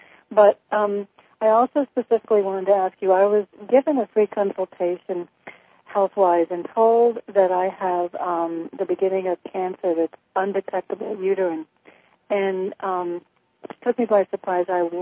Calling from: New Haven, Connecticut, United States; from New Haven, Connecticut.

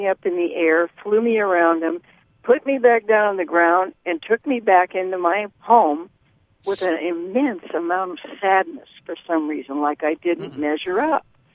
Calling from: Oklahoma, United States; I'm calling from Oklahoma.

